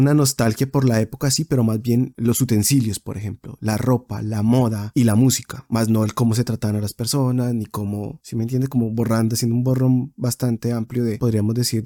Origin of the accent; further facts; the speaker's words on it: Bogotá, Colombia; now in Sweden; Cuando yo me fui de Bogotá, de Colombia, los candies ya eran prehistoria, aquí todavía existen.